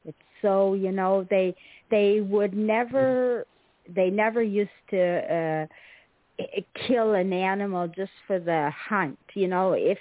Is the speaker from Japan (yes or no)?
no; Canada; I didn't even know this existed, and I'm from Canada.